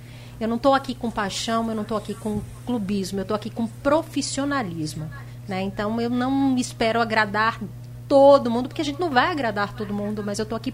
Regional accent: Northeast Region, Brazil; Eu sou nordestina, eu vibro com o futebol do Nordeste.

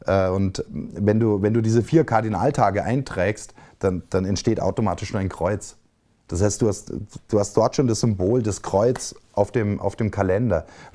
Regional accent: Bavaria, Germany; ich komme ja aus Bayern und in Bayern siehst du das Kruzifix ganz oft

